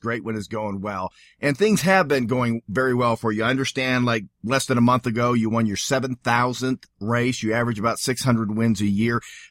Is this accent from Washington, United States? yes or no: yes; Seattle, Washington, United States; of course I grew up in Seattle, and it was just so sad to see what had been such a hub.